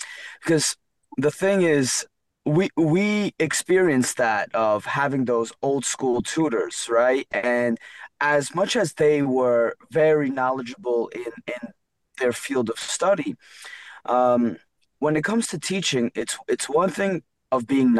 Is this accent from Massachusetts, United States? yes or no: no; New York City, New York, United States; born there; I come from a Georgian immigrant family, but I was born here in Brooklyn in New York City.